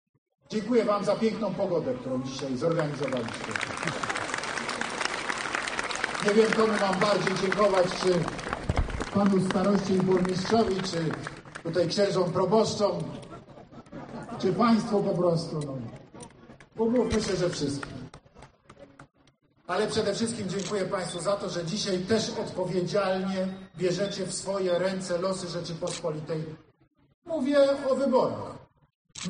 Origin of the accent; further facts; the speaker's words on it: Kraków, Lesser Poland, Poland; Więc jako krakowianin mogę powiedzieć, w jakim sensie jestem też u siebie.